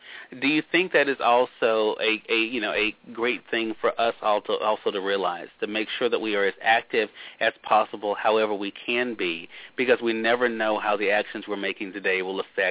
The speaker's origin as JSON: {"language": "English", "town": "Jackson", "region": "Mississippi", "country": "United States", "tie": "born or raised there", "said": "I was born in 1975 in Jackson, Mississippi, lived outside of Jackson in Rankin County."}